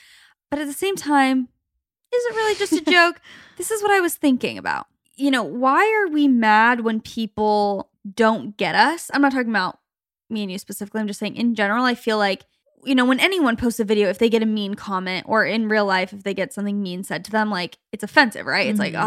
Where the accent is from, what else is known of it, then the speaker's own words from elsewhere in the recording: Phoenix, Arizona, United States; why can't we just think it's fun to watch the Suns because we're from Phoenix and we love that they're doing well